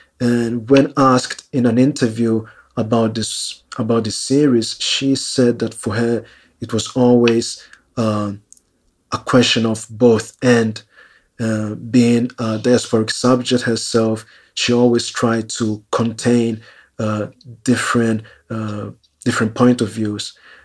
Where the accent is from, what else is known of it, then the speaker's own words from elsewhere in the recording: Italy; live as a diasporic subject, as a person of Ghanaian origin, born and raised in Italy.